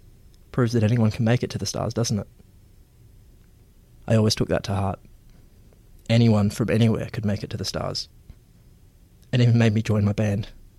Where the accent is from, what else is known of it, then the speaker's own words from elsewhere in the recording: Geraldton, Western Australia, Australia; growing up in Geraldton, you know, I grew up gay in the country